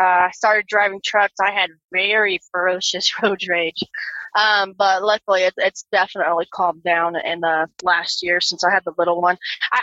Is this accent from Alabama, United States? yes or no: no; Florida, United States; I remember thinking, oh, Florida's not that bad. And then I stopped doing over the road, and I went home to Florida, did local, and I was driving in the car.